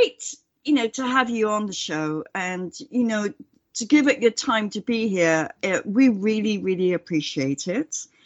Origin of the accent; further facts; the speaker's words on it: England, United Kingdom; also born or lived in Canada; now in United States; growing up in England, Disney was not part of my life.